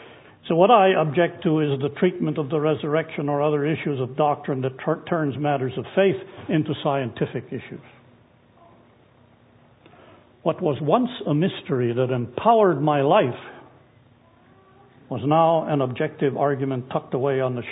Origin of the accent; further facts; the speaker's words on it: United States; As I grew up in the Western culture of America and began attending school, the mystery of my childhood was soon replaced by the Western ideal of the explainable.